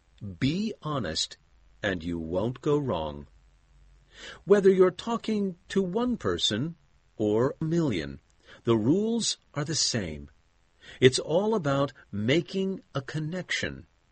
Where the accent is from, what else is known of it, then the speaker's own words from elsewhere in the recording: Brooklyn, New York, United States; Anybody I've ever talked to for more than a few minutes knows at least two things about me, that I'm from Brooklyn, New York, and that I'm Jewish.